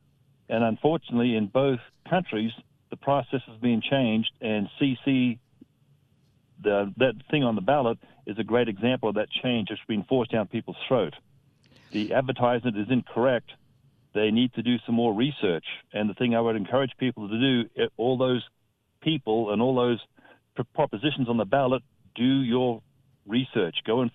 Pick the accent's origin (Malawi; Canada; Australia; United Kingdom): Australia; now in United States; I grew up in Australia, and we have a democracy somewhat similar to the U.S.